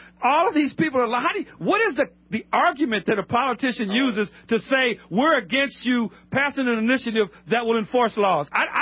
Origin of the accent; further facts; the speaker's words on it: California, United States; born there; I should have been born in Missouri, but I was born in California.